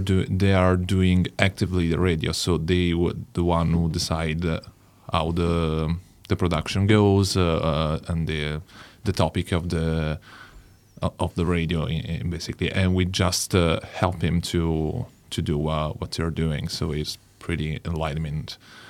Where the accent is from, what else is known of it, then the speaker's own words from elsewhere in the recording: L'Aquila, Abruzzo, Italy; We're from Italy, especially in L'Aquila, which is a very small city.